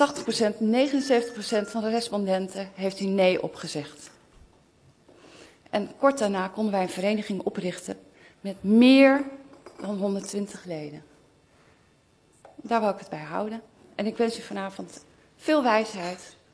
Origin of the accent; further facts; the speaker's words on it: Flevoland, Netherlands; now in Renkum, Netherlands; En sinds een jaar of 9 wandel ik elke ochtend door Park Hartenstein. Ik ben opgegroeid in de Noordoostpolder. En de tegenstelling Renkum-Noordoostpolder is erg groot.